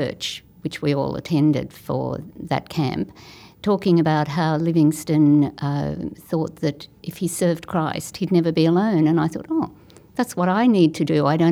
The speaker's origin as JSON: {"language": "English", "country": "Australia", "said": "Well, first of all, just as an Australian getting in, sometimes people say to me, I'd love to come with you."}